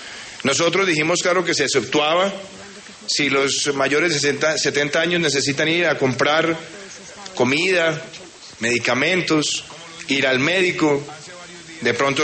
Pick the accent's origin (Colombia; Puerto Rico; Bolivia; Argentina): Colombia; Nuestra gratitud como colombianos a ellos, nuestro reconocimiento a su ardua labor.